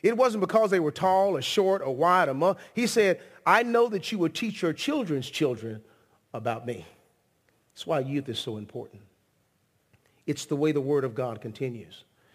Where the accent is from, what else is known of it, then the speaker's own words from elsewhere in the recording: Grand Prairie, Texas, United States; I'm from here in Arlington. I grew up here in Arlington. I grew up in Grand Prairie, but I went to school here in Arlington, Texas.